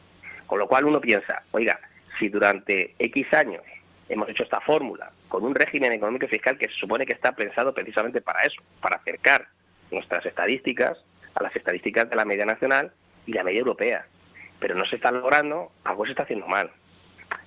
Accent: Canary Islands, Spain; para mi tierra, para Canarias.

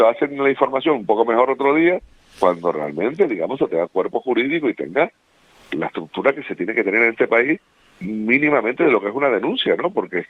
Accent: Tacoronte, Canary Islands, Spain; que yo soy de Tacoronte

